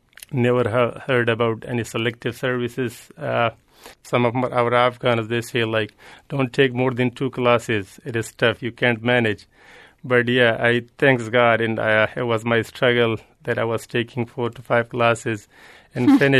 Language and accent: English; Pakistan; now in New Haven, United States; Yeah, I was born and raised in Pakistan in the refugee camp when Soviet Union, they had taken Afghanistan.